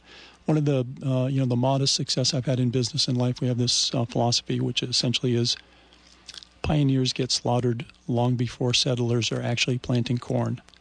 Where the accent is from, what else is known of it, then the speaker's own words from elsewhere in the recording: Vermont, United States; I think my whole life experience is one of, growing up in Vermont, been interested in what's going on. I've, met every governor of my lifetime in Vermont